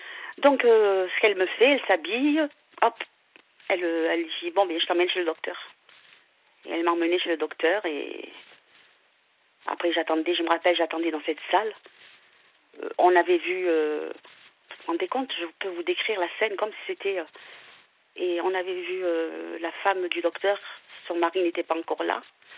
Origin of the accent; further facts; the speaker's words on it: Provence-Alpes-Côte d'Azur, France; je suis née dans le Var. Je viens du Var, hein.